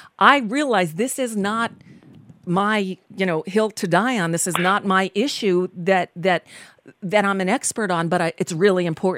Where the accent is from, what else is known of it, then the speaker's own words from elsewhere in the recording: New York, United States; me growing up in New York, that I never even heard the word Juneteenth.